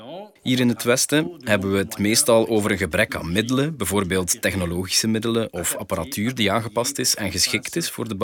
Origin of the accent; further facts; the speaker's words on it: DR Congo; moved away as an adult; also born or lived in Kinshasa, DR Congo / Liège, Belgium; now in Belgium; Ik kom oorspronkelijk uit DR Congo. Ik heb een deel van mijn studie gevolgd aan de Universiteit van Kinshasa, voordat ik mijn studie afmaakte in België aan de Universiteit van Luik.